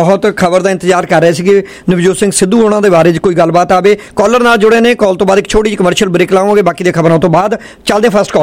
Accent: Mustafabad, Punjab, India; also born or lived in Khamano; ਬਕਾਇਦਾ ਅਸੀਂ ਪਿੰਡ ਦੇ ਰਹਿਣ ਵਾਲੇ ਹਾਂ, ਬਸੀ ਪਠਾਣਾ ਦੇ ਕੋਲ ਸਾਡਾ ਪੁਰਾਣਾ ਪਿੰਡ ਹੈ ਮੁਸਤਫਾਬਾਦ, ਧੁੰਦਾ ਲੋਹਾਰੀ, ਉਧਰਲੇ ਪਿੰਡ ਪੈਂਦੇ ਨੇ ਸਾਡੇ, ਪਿੰਡ ਦੇ ਵਿੱਚੋਂ ਰਹਿ ਕੇ ਆਏ ਹਾਂ, ਬਾਅਦ 'ਚ ਖਮਾਣੋ ਮੂਵ ਹੋਏ ਹਾਂ।

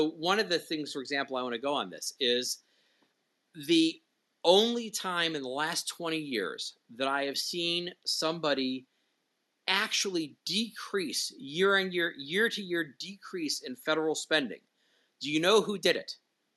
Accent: Midwest, United States; see, I'm a Midwesterner. Trump never resonated with me because I'm a Midwesterner. We're too polite. We're too nice.

